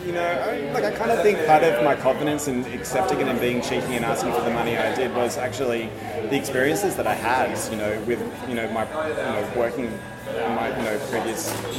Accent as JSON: {"language": "English", "town": "Melbourne", "region": "Victoria", "country": "Australia", "tie": "born or raised there", "said": "the background is I am from Melbourne. I grew up in Melbourne."}